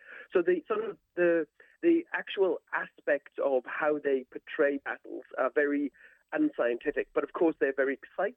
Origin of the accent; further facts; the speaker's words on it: United Kingdom; So I grew up in Britain in the 1970s on British television sci-fi